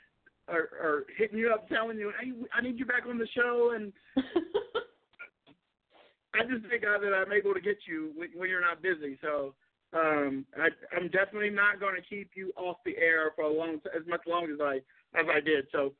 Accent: Louisiana, United States; I'm from Louisiana originally, so it's totally different than Louisiana.

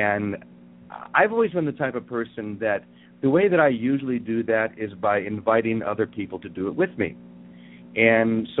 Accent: Chicago, Illinois, United States; in a place like Chicago, which is my hometown, by the way

